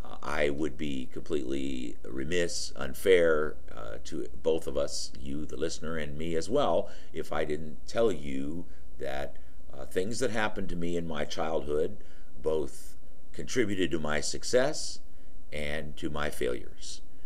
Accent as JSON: {"language": "English", "town": "Santa Monica", "region": "California", "country": "United States", "tie": "born there", "said": "I was born in Santa Monica, California."}